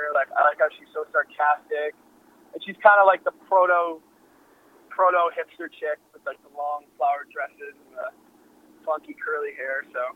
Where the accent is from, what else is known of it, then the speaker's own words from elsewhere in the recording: Thunder Bay, Ontario, Canada; So, I mean, for an electronic artist, I think growing up in Thunder Bay, I wasn't as influenced by other electronic music.